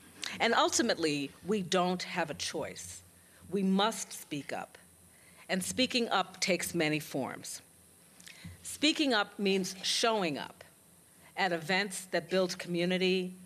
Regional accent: Brooklyn, New York, United States; So I grew up in Brooklyn, New York. Am I getting any Brooklyn people in the house?

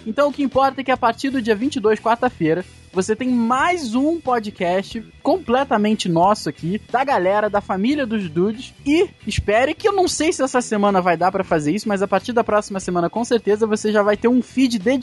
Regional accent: Petrópolis, Rio de Janeiro, Brazil; Nós somos aqui de Petrópolis, pertinho do Rio.

